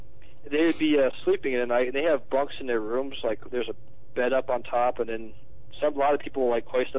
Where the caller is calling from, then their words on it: Colorado, United States; Colorado.